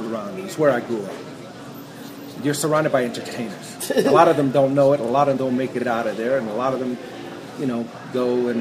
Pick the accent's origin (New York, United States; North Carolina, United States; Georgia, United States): New York, United States; New York City; You know, I grew up in the 80s, and I grew up in Spanish Harlem, New York.